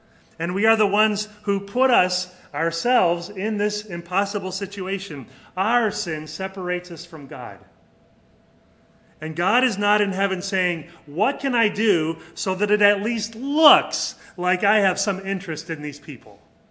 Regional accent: United States; now in Mexico; And as an American living in Mexico, everybody thinks you're an American, you automatically are a rich gringo.

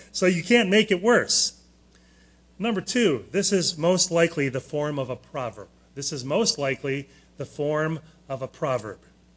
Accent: Leroy Township, United States; I grew up out in Leroy Township. My mom still lives in that house.

